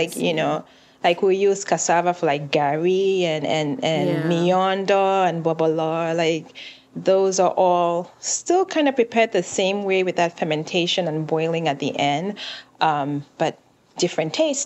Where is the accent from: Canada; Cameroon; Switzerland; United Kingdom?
Cameroon; also born or lived in Kenya; now in United States; I was born and raised in Cameroon, but then I went to boarding school in Kenya for 3 years before coming to the US.